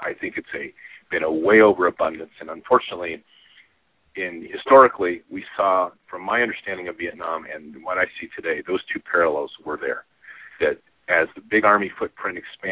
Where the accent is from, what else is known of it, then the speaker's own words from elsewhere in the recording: United States; found myself outside my home country as we were being attacked.